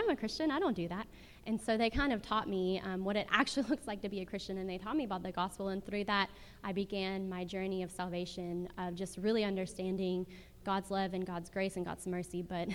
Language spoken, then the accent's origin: English; Nashville, Tennessee, United States; I grew up in the Nashville area.